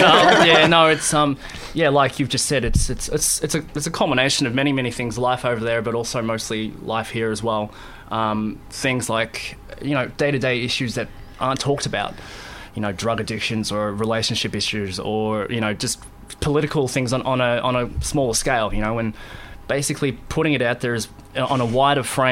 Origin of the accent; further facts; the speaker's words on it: Australia; because I'm Australian